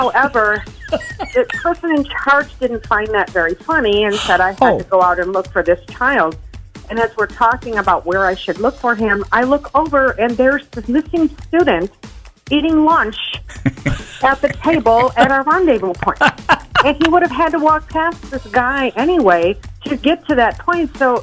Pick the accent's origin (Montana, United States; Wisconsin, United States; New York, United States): Wisconsin, United States; Janesville; I'm from Janesville.